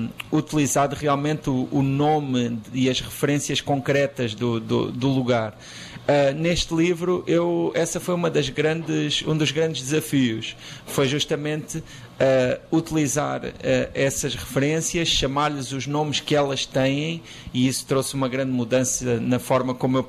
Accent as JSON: {"language": "Portuguese", "region": "Alentejo", "country": "Portugal", "tie": "born there", "said": "que toma como referência esse lugar que existe e que é uma pequena comunidade de 1000 pessoas na região do Alentejo, no sul de Portugal"}